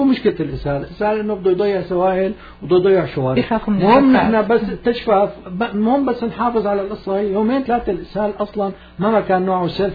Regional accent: Syria; عندنا بسوريا

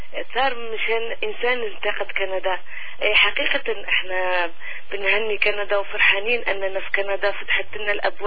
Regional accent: Algeria; now in Canada; انا جزائرية من الجزائر وولدت وزدت وتربيت وترعرعت في الجزائر وبنتقد الجزائر

